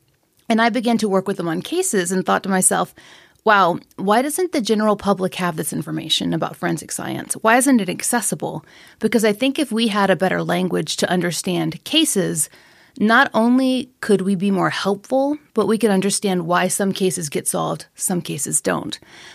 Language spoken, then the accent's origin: English; the South, United States; accent: Southern; that's my Southern accent.